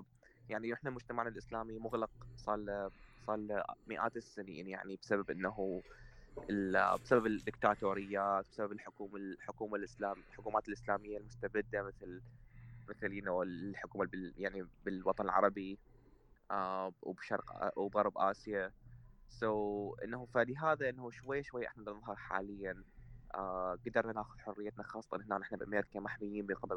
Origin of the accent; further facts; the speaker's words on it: Iraq; born there; also born or lived in Syria; انا كشخص يعني من ولدت بالعراق وعشت فترة بسوريا ايام بجنت يعني شاب صغير مراهق،